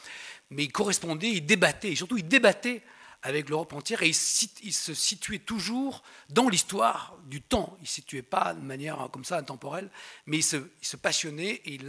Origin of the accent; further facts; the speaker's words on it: Nîmes, Occitanie, France; born there; also born or lived in Alsace; Mais je suis né à Nîmes, hein, je suis quand même en régional de l'étape. Je suis né ici.